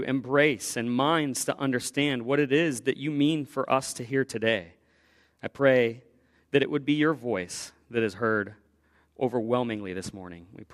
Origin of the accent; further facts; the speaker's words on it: Cleveland, Ohio, United States; I'm from Cleveland and also a Purdue Boilermaker